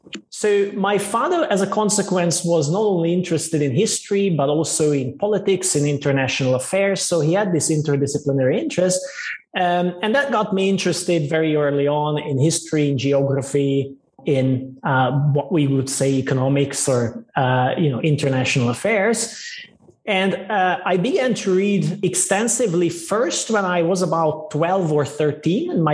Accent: Hungary; born there; English is a second language; I was born in Hungary when it was still a socialist country, and I spent most of my teenage years in a very difficult post-socialist transition.

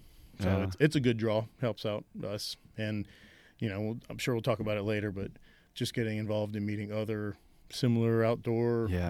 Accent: Georgia, United States; Right. Yeah, so I grew up in Georgia, kind of, you know, North Georgia outside of Atlanta.

